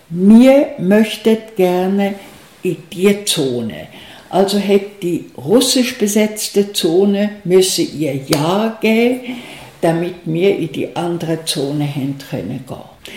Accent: Pomeranian Voivodeship, Poland; moved away; ich bin in Pommern aufgewachsen, hatte einen Teil vom Zweiten Weltkrieg und das Ende vom Zweiten Weltkrieg erlebt. Und nach diesem Ende ist unsere Familie aus Pommern ausgewiesen worden.

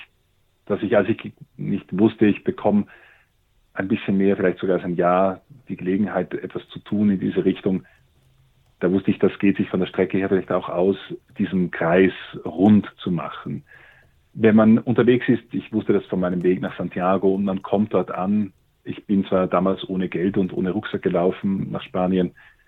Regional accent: Austria; von meiner Heimat in Österreich aus.

